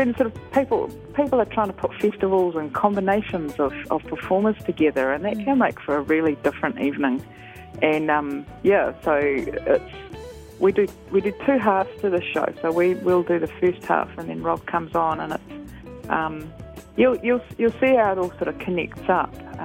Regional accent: New Zealand; I'm totally from New Zealand

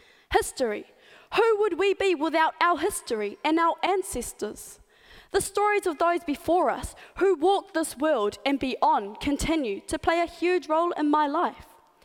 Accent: New Zealand; first language Maori; Te reo Māori is my first language, my mother tongue. So much so that even my school hockey team speaks Māori on the field, even at the umpire.

